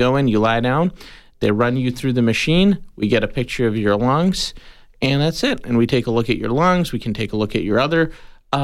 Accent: Ohio, United States; So I went to med school in Cincinnati, Ohio. I grew up in Ohio.

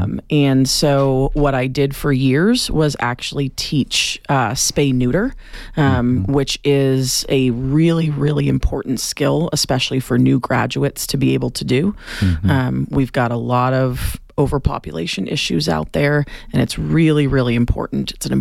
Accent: Massachusetts, United States; I'm from Massachusetts, so I only jokingly throw the in there.

